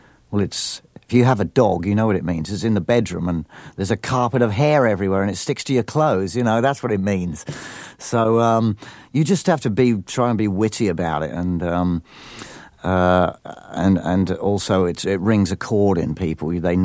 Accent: Camberley, South East England, United Kingdom; also born or lived in London; I was born in London. I grew up in a place called Deep Cut, Camberley, Surrey, which is suburban country area, about 35 miles out of London.

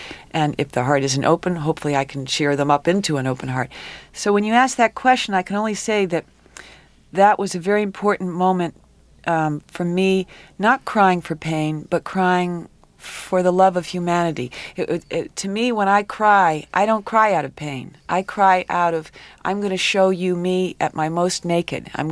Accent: New York, United States; I've had a couple of experiences at knife point and gunpoint just from being a New Yorker, you know.

